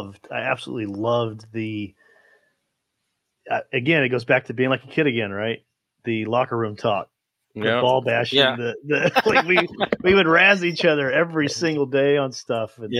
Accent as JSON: {"language": "English", "region": "Arkansas", "country": "United States", "tie": "born or raised there", "said": "You know, I grew up in Northwest Arkansas. I was outside all the time."}